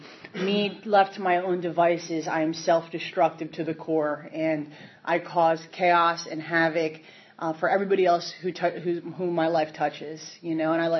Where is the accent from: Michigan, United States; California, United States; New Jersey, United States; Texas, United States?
New Jersey, United States; I was born and raised in New Jersey. I told Billy that I'm purposefully trying to talk slower because I'm still through and through a Jersey girl